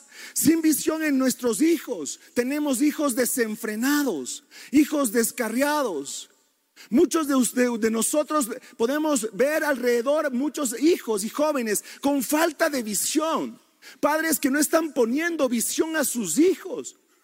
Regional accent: Ecuador; como ecuatorianos, tenemos la visión de llevar este país y cada hermoso ciudadano de este hermoso país a los cielos.

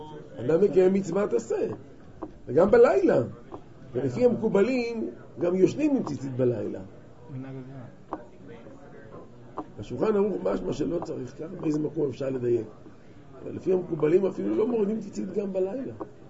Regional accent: Central District, Israel; born there; now in Jerusalem, Israel; אני נולדתי במרכז אבל עברתי לירושלים

